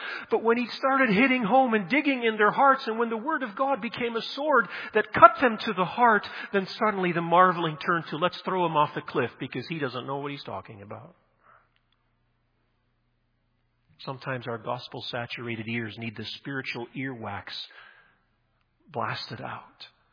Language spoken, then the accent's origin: English; Nigeria; I grew up in the Misha field in Nigeria in a place with no running water and electricity